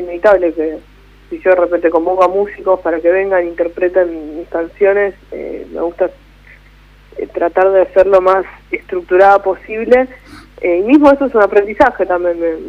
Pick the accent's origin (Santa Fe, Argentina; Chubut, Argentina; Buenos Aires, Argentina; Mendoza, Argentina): Buenos Aires, Argentina; Coghlan; Fui al centro, soy de Coghlan.